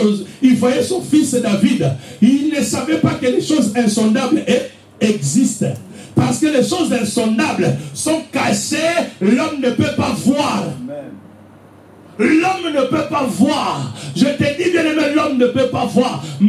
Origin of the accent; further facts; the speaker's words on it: Kinshasa, DR Congo; born there; je suis né à Mamayem, à Kinshasa.